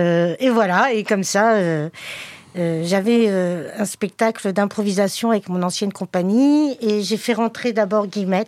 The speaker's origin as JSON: {"language": "French", "town": "Poitiers", "region": "Nouvelle-Aquitaine", "country": "France", "said": "J'étais de Poitiers avant, etc. Oula. Et puis après, je suis arrivée ici dans la Lubigeoise"}